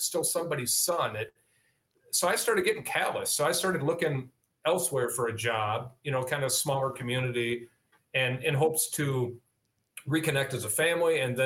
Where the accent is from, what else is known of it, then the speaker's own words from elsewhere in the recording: Racine, Wisconsin, United States; I moved back to my hometown in Racine, where it all started, where I wanted to be a police officer, where I was born and raised.